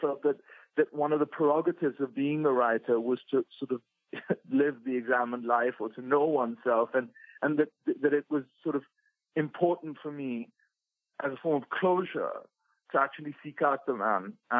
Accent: Delhi, India; A fairly idyllic, like Delhi in those days was not a gas chamber. It was a very sort of small, rather dull political capital

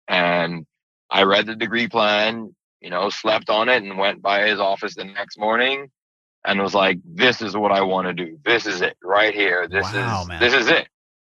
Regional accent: Bahamas; You know, I grew up in the Bahamas. I grew up going outside, gardening with grandma and grandpa.

